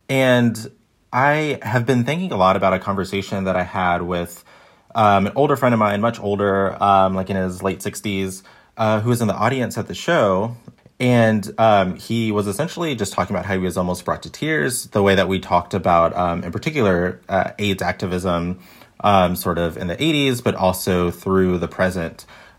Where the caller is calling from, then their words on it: Sydney, New South Wales, Australia; I'm calling in from Sydney, Australia